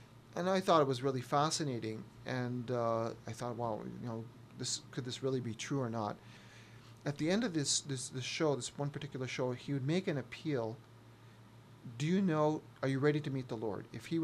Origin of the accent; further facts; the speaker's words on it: Karachi, Sindh, Pakistan; born there; I was born in Karachi, Pakistan. My mom comes from a very traditional Jewish background.